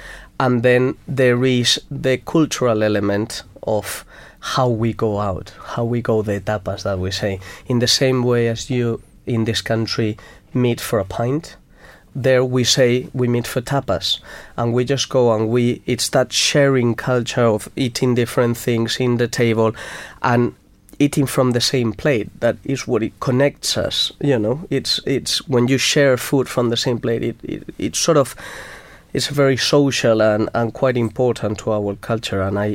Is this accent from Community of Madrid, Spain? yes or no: yes; Madrid, Community of Madrid, Spain; English is a second language; I am from Madrid, and in Spain